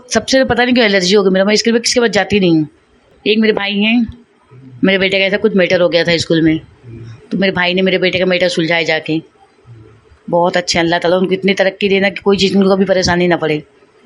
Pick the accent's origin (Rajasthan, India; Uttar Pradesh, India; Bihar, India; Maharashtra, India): Maharashtra, India; Mumbai; now in Delhi, India; मैं बॉम्बे की।